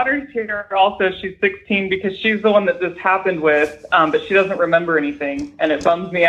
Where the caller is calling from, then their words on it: Las Vegas, Nevada, United States; I'm in Las Vegas.